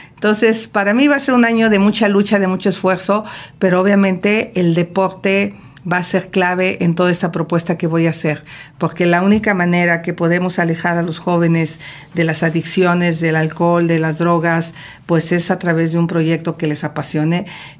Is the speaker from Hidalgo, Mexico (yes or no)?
yes; Hidalgo, Mexico; yo crecí en Hidalgo, bueno, nací y crecí en Hidalgo